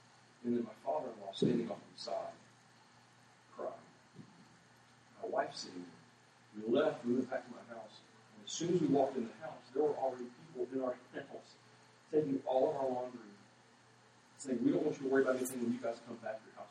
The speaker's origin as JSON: {"language": "English", "town": "Flatford", "region": "Florida", "country": "United States", "tie": "born or raised there", "said": "All of them made the 2.5-hour drive from Waycross to my hometown, Flatford, Florida"}